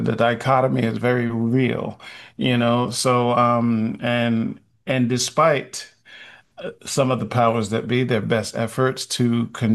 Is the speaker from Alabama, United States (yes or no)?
no; Hollis, New York, United States; But growing up in Hollis gave me a bunch of edge.